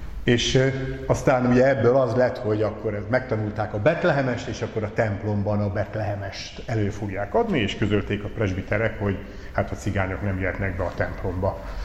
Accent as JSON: {"language": "Hungarian", "town": "Nekézseny", "region": "Borsod-Abaúj-Zemplén", "country": "Hungary", "tie": "born or raised there", "said": "abba a kis faluba, ahol felnőttünk Nekézsenybe, ahol édesapám lelkipásztor volt"}